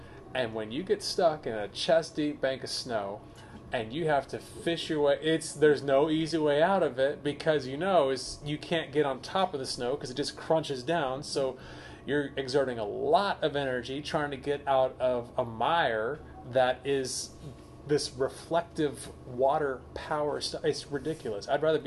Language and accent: English; Texas, United States; The world might see me as a Texan. It might see me as an American.